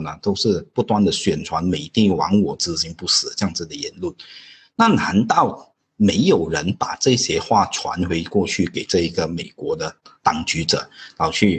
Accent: Malaysia; 那我们是马来西亚人嘛 ,OK, 我们就马来西亚的华裔

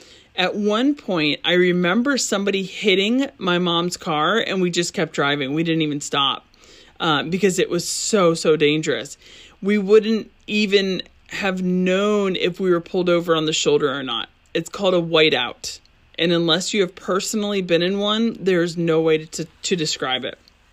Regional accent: Michigan, United States; I grew up in Michigan and my mom's family lived in Ohio.

